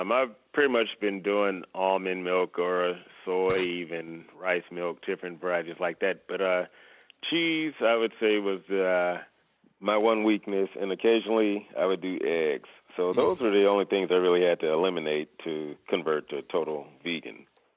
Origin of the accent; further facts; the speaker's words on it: St. Louis, Missouri, United States; now in Phoenix, United States; I'm originally from the St. Louis area before I located to Phoenix.